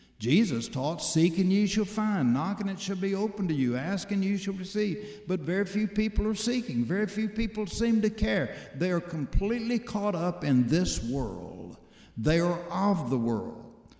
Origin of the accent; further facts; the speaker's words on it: Texas, United States; And I told him who I was and that I was from Texas